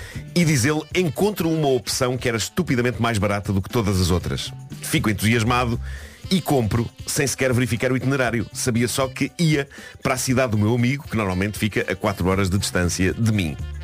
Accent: Lisbon, Portugal; E ainda por cima a sede é na zona onde eu cresci, em Benfica.

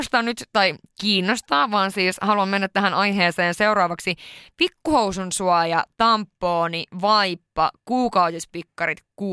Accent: Sweden; born there; okei, mä oon syntynyt Ruotsissa

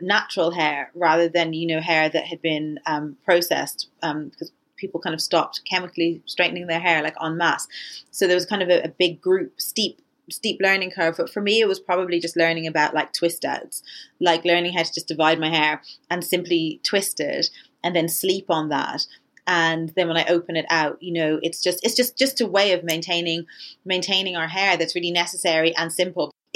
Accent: Ireland; when I was growing up in Ireland, you couldn't buy makeup for like any darker skin tones because there were just no people of color there whatsoever.

